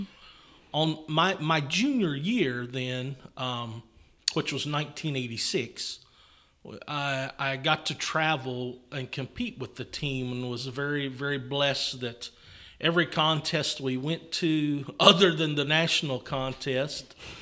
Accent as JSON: {"language": "English", "town": "Boswell", "region": "Indiana", "country": "United States", "said": "I'm originally from Boswell, Indiana, so obviously I've been in Kentucky long enough to not sound like a Hoosier anymore."}